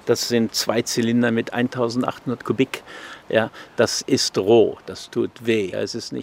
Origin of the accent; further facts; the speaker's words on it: Luxembourg; also born or lived in Brussels, Belgium; Ich bin in Brüssel zur Schule gegangen, primär, und dann sekundär in Luxemburg. Ich habe ein Abitur in Luxemburg gemacht. Ich bin auf die Europäische Schule gegangen. Ich spreche 5 Sprachen.